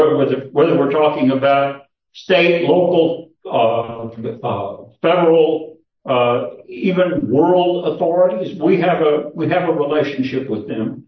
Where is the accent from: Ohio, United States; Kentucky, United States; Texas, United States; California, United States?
Kentucky, United States; Hey, I grew up in Kentucky where they strip mined for coal.